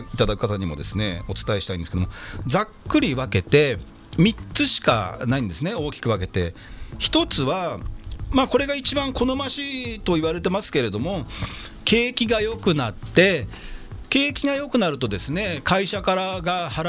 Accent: Yokohama, Kanagawa, Japan; 私地元横浜鶴見区出身前議員の … お届けしております

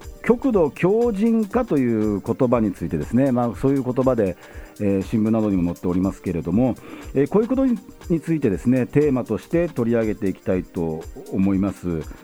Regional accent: Yokohama, Kanagawa, Japan

